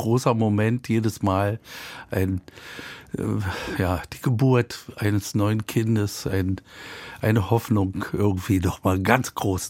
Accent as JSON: {"language": "German", "region": "Berlin", "country": "Germany", "said": "Ich bin ja ein alter Berliner und da Berlin ist eine Rauhstadt"}